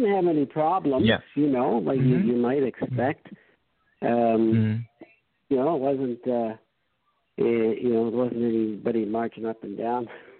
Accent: Toronto, Ontario, Canada; I'm from Toronto, and I've grown up here, you know, lived here all my life. You know, we have a, when I was young, growing up in Toronto, we were the only black family in our neighborhood

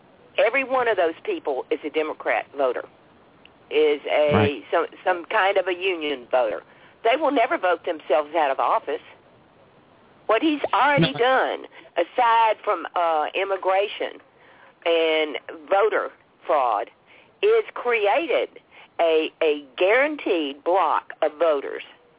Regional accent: United States; I take exception with we as the American people.

